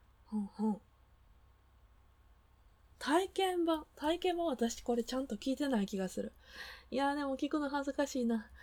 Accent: Kansai, Japan; なんかね、関西人なんでね、ついつい笑いに走っちゃうっていうところはありますね。

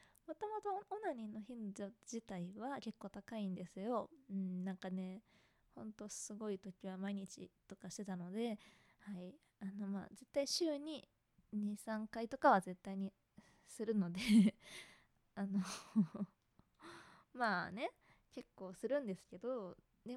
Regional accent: Yokohama, Kanagawa, Japan; also born or lived in Kansai; 出身地は神奈川県です。横浜とかです。

